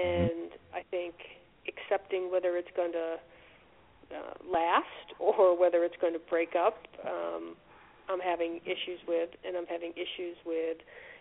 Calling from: New York, United States; I'm calling from New York.

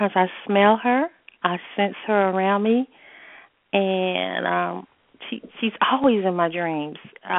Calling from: North Carolina, United States; I'm calling from the Carolinas, and I'm doing good.

